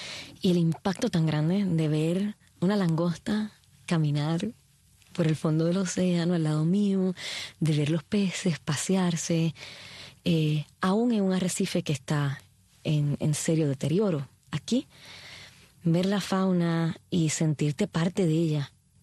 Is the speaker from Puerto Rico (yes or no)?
yes; Puerto Rico; moved away as an adult; now in United States; Como puertorriqueña, me crié en mi isla y me fui ya de universitaria a hacer mi posgrado en la ciudad de Boston y a trabajar acá en los Estados Unidos.